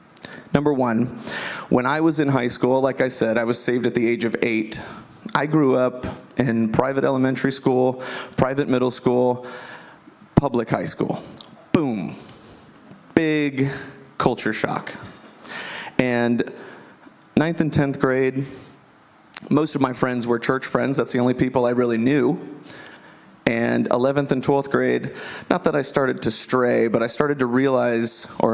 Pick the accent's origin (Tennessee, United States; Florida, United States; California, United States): Florida, United States; DeLand; But I grew up in DeLand here, just 20 minutes from this location. I'm 34 years old, graduated from DeLand High School